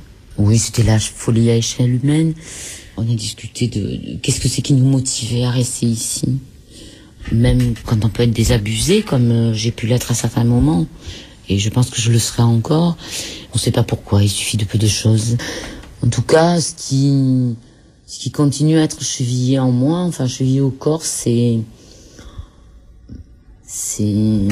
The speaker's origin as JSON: {"language": "French", "town": "Marseille", "region": "Provence-Alpes-Côte d'Azur", "country": "France", "said": "je suis marseillaise. Mon père est des Corses."}